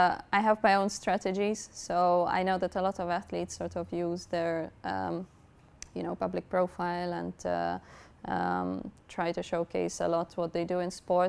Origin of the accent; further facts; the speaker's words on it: Malta; now in Loughborough, United Kingdom; Yes, fresh fish, because I come from Malta. We have loads of seafood, which is delicious, so highly recommended.